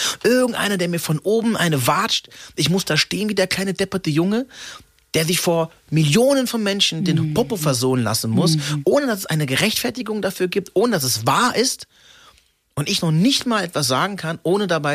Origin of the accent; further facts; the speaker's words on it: Freiburg, Baden-Württemberg, Germany; born there; durch das Ausländersein in Freiburg, wo ich geboren bin.